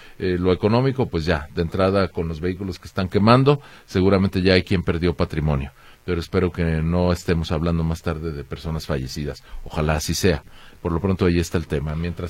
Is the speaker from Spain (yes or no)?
no; Mexico; como ciudadano mexicano